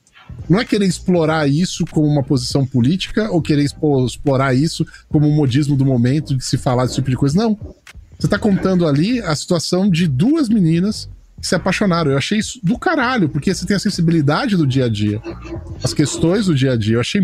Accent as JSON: {"language": "Portuguese", "region": "São Paulo", "country": "Brazil", "said": "e trabalhava em São Paulo, sou de São Paulo, como office boy e tal, e andava pra cima e pra baixo."}